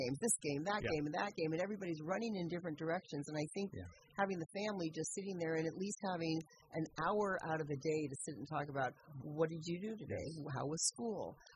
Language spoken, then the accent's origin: English; Petaluma, California, United States; Growing up in Petaluma, you know, I was raised on a ranch, and we had a store, and it started in the egg room, then it went to the house and the garage, and then there was actual building, and it was a sense of community.